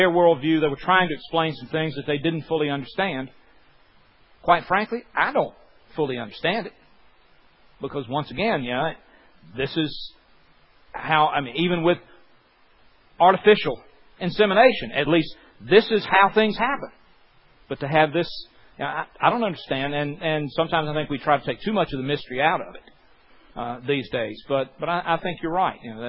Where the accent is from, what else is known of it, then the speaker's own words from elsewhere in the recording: Southern United States, United States; growing up in the South in the 50s and early 60s, you had all these questions.